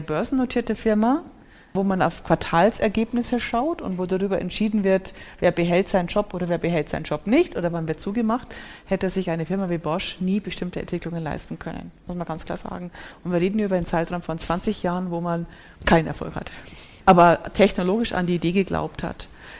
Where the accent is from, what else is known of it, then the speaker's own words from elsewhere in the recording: Bavaria, Germany; Ich bin aus Bayern, das läuft eh von selber